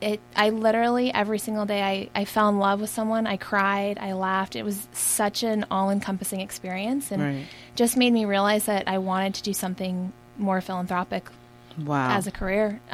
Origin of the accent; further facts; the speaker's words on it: East Coast, United States; moved away as an adult; We came from the East Coast and did the ride. And about halfway through the ride, I was like, this is the best thing I've ever done in my entire life. Mm-hmm. And I signed up for the following year. When I got back home to the East Coast, I quit my job and I moved out here.